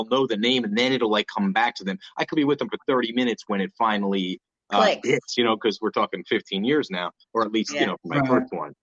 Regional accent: New Jersey, United States; See, I'm from North Jersey, New York City area. New York City was always where I went to hang out.

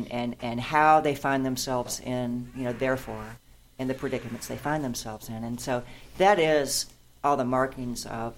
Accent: Southern United States, United States; And I'm going to digress a little because I'm a Southerner and I can do that.

